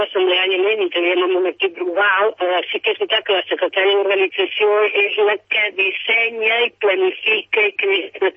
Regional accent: Sabadell, Catalonia, Spain; born there; now in Sant Cugat, Spain; encara que jo visc aquí, Sant Cugat, soc sabadellenca de naixement, i sempre he sigut molt vallesana.

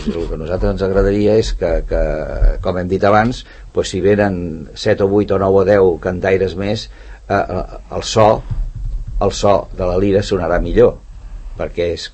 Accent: Sant Cugat del Vallès, Catalonia, Spain; venim els de Sant Cugat

